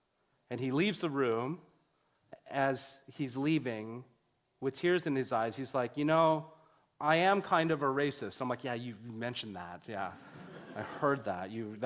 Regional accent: Canada; One of the things that I hated personally about growing up in Canada, I was born here in Canada, is that I really hated growing up as a visible minority in Canada, in the era that I grew up in.

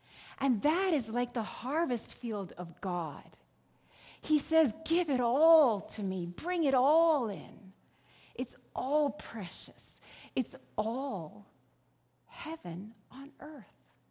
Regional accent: India; now in Calgary, Canada; And I grew up in India, where people played cricket a lot.

